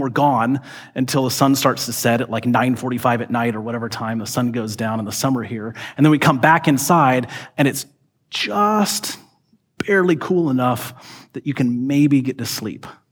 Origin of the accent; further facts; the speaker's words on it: Georgia, United States; now in Portland, United States; I grew up in Georgia. Nobody didn't have air conditioning in Georgia because you would die. It's so hot and muggy there.